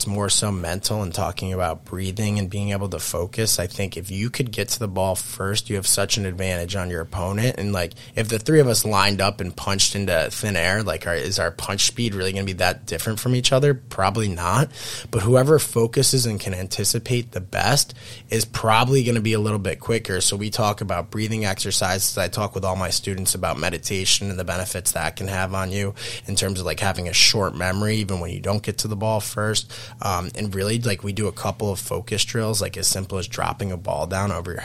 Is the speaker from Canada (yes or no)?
no; United States; being an American who didn't grow up playing box, unlike all these Canadian kids who've played their entire life